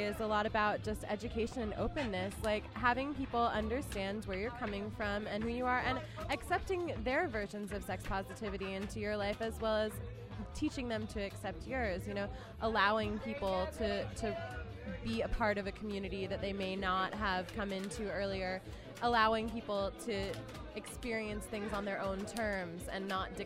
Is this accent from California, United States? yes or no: yes; Berkeley, California, United States; also born or lived in Oakland; I grew up in Berkeley and Oakland. I spent a lot of time here, and then I moved away